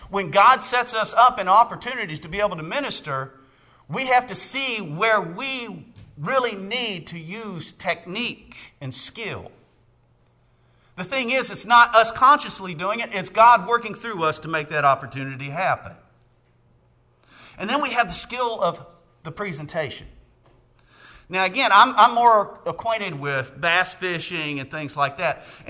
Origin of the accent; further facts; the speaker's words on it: Staunton, Virginia, United States; I grew up just outside of Stanton on what's called Old New Hope Road.